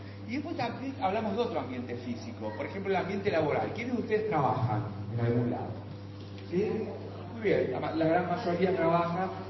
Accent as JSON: {"language": "Spanish", "town": "Mar del Plata", "region": "Buenos Aires Province", "country": "Argentina", "said": "yo soy de Mar del Plata"}